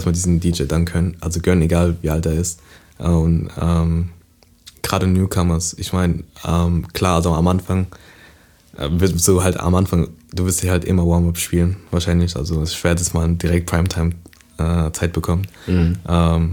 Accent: New York, United States; also born or lived in Strasbourg, France; now in Karlsruhe, Germany; Also ich bin aufgewachsen in New York.

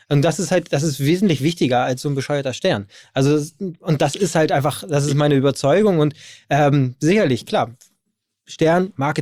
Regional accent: Hamburg, Germany; ich bin aus Hamburg

